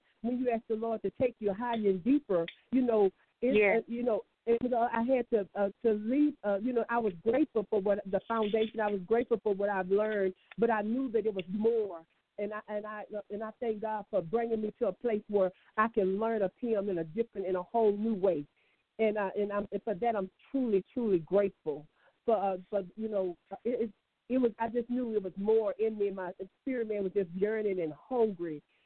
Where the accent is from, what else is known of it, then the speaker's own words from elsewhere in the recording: Jonesboro, Louisiana, United States; I'm originally from Jonesboro, Louisiana. I grew up a little girl in the church, in ministry, been in ministry all my life, singing.